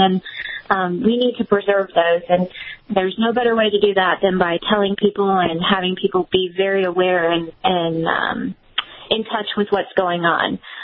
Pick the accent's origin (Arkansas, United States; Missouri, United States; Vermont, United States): Missouri, United States; I'm from Missouri, and we're a big cattle-producing state